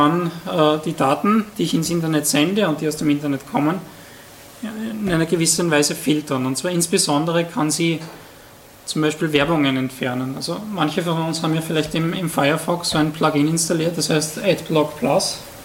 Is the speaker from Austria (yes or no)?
yes; Vienna, Austria; ich komme aus Wien. Ich bin heute um 4 Uhr in der Nacht aus Wien angekommen mit dem Bus